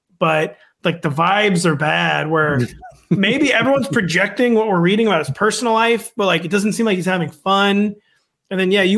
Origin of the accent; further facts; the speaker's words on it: United States; I'm like a quarter Italian, by the way, supposedly. I mean, I'm American, so I'm everything.